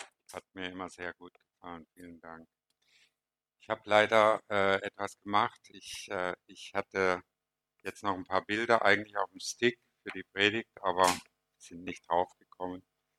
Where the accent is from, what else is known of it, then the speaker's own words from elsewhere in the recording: Essen, North Rhine-Westphalia, Germany; also born or lived in Izmir; now in Turkey; Ich bin sehr lange, ich komme ursprünglich aus Essen, ist ja mehr oder weniger schon eine Großstadt. Und dann nach Izmir gezogen, Millionenstadt, 4, 5 Millionen Einwohner. Und wir haben sogar die letzten Jahre, bevor wir rüberkamen, 6 Jahre direkt am Meer gewohnt.